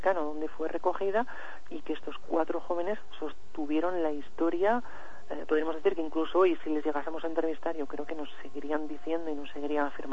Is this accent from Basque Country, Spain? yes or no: yes; San Sebastián, Basque Country, Spain; de San Sebastián, de mi ciudad, creo que es el único caso que menciono que realmente sucedió en mi tierra